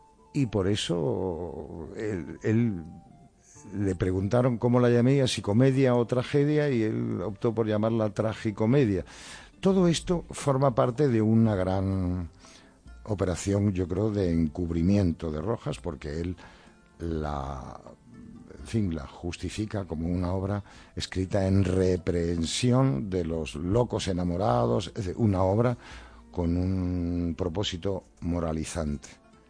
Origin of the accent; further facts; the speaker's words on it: Huelva, Andalusia, Spain; Yo soy un hombre del sur, yo soy andaluz, soy de Huelva